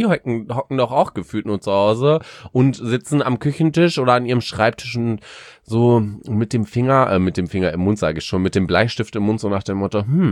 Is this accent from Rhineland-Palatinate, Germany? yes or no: no; Paderborn, North Rhine-Westphalia, Germany; Ich komme ja aus Paderborn, das ist eine riesige Uni, was Lehramt angeht